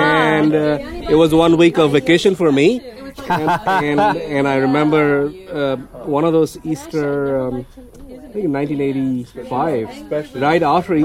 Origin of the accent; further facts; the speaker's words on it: India; I'm from India.